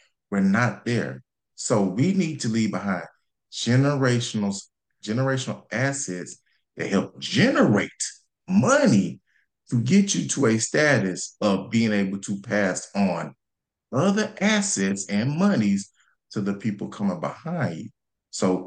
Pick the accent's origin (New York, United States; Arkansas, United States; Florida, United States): Arkansas, United States; Pine Bluff; one of our legacy projects is we're renovating a 12-unit apartment complex in my hometown of Pine Bluff, Arkansas.